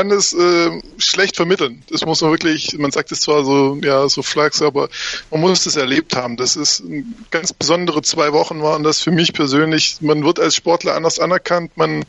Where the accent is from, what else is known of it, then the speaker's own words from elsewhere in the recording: Friedrichshafen, Baden-Württemberg, Germany; Okay, ich habe angefangen in Friedrichshafen, wo ich herkomme.